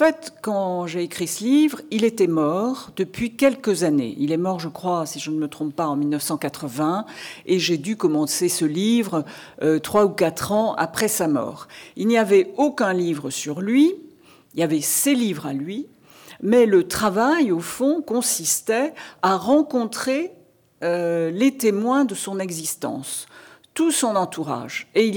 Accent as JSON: {"language": "French", "town": "Perpignan", "region": "Occitanie", "country": "France", "tie": "born there", "said": "Je suis moi aussi du sud, pas du même sud que vous. C'est un sud méditerranéen, le mien. Je suis née à Perpignan."}